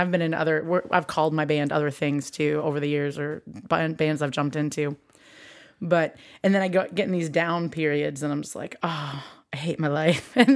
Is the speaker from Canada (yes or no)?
no; Iowa, United States; Iowa. Northeast corner farm. That's where I've licked all the rocks.